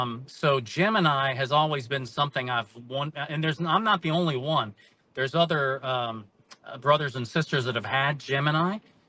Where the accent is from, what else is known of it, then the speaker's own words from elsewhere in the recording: Louisiana, United States; And, I'm from Louisiana. I pretty much learned a lot of French my whole life.